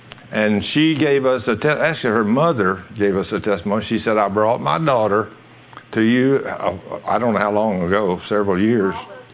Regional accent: Goldthwaite, Texas, United States; we lived in Goldsway, Texas, and I was raised in Goldsway, Texas, and that's only 100 miles from Austin, Texas.

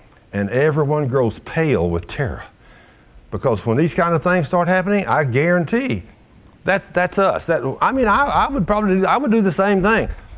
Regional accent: United States; They didn't even know who I was. But because I'm American, they hate me.

